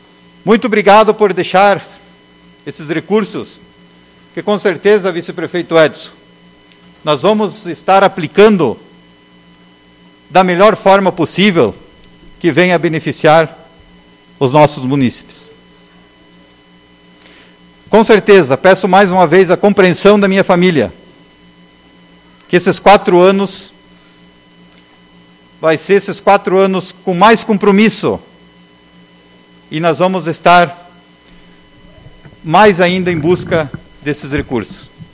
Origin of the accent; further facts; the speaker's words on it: Engenho Velho, Rio Grande do Sul, Brazil; Eu nasci e me criei aqui em Engenho Velho.